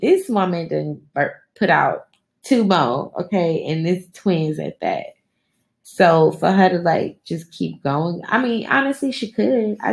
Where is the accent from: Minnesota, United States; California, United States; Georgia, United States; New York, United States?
Georgia, United States; now in Houston, United States; I'm not from Houston. I want to claim H-Town so bad. But no, I'm from Georgia. And yeah, I've been in Houston for about like 6, 7 years now.